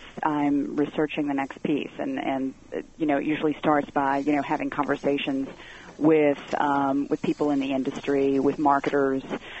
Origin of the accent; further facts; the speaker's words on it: the South, United States; I grew up in the South, and we called every kind of soft drink Coke.